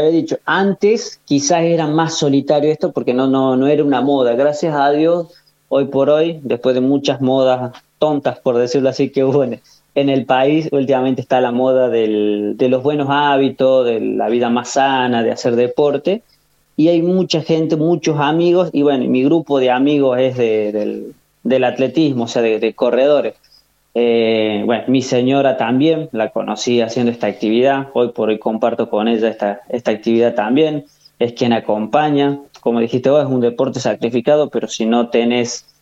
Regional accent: Tucumán, Argentina; En Tucumán, de donde yo vengo de un pueblo donde generalmente la actividad física no existía en ese momento

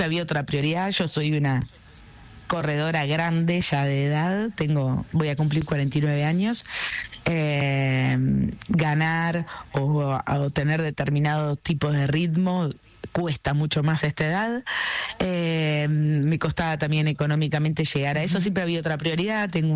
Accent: Argentina; No, mi conexión es como ciudadana argentina

